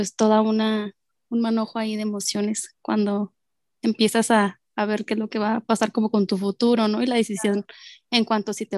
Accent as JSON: {"language": "Spanish", "region": "Chihuahua", "country": "Mexico", "lives_now": "Mexico City, Mexico", "said": "Soy del estado de Chihuahua. Actualmente me encuentro viviendo en Ciudad de México, justo por cuestiones en cuanto a la residencia."}